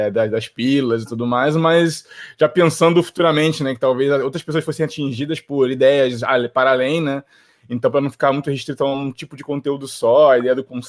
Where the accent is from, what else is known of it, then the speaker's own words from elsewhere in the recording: Rio de Janeiro, Brazil; Eu sou do Rio de Janeiro, né? Da periferia do Rio de Janeiro.